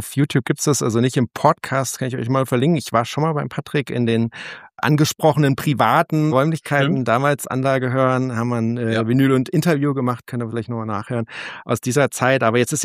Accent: Saarland, Germany; Ich bin für euch in Elversberg bei dem lieben Patrick alias Sound Grooves im Saarland in meiner alten Heimat

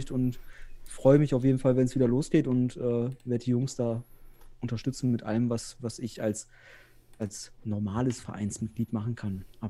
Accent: North Rhine-Westphalia, Germany; ich komme ja aus Westfalen. Ja, nee, ich wohne ja im nördlichsten Zipfel Westfalens, im früheren nördlichsten Zipfel in Osnabrück und bin aber beruflich in Bielefeld tätig

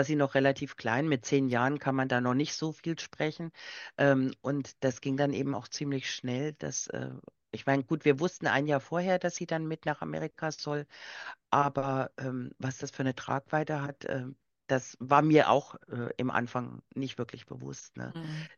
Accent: East Germany, Germany; Ja, also ich komme ja aus der DDR

